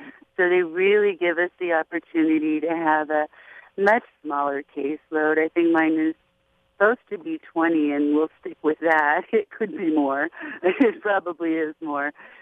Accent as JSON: {"language": "English", "town": "Los Angeles", "region": "California", "country": "United States", "tie": "born or raised there", "lives_now": "Sacramento, United States", "said": "I grew up in Los Angeles. I went into the military, kind of followed military path until civil service, launching missiles from Titan missiles, and then moved to Sacramento"}